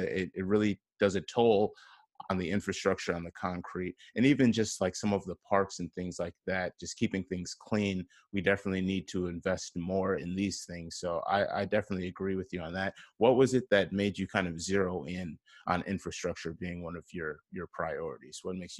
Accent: Kenosha, Wisconsin, United States; I'm born and raised in Kenosha, so I've seen how things have been

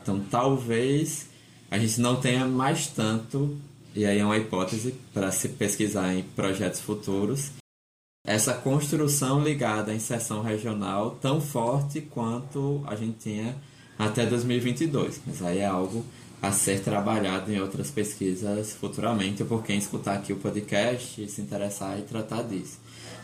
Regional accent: Alagoas, Brazil; porque a gente é de Alagoas, né?

